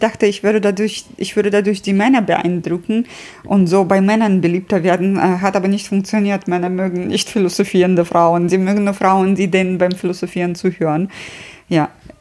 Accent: Russia

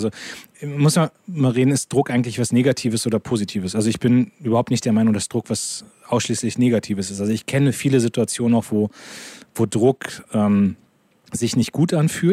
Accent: Lower Saxony, Germany; ich komme aus Niedersachsen, da ist noch alles in Ordnung.

